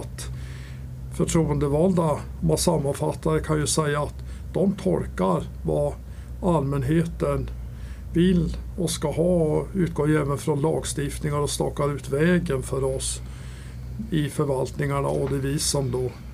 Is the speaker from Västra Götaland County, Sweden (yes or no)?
no; Ammarnäs, Västerbotten County, Sweden; Ursprungligen kommer jag ifrån Ammarnäs uppe i Västerbottens fjällvärld där mina föräldrar drev fjällhotell.